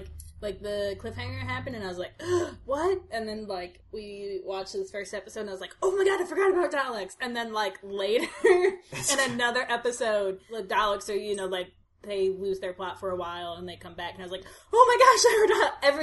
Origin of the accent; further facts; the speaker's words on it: United States; Because I'm American.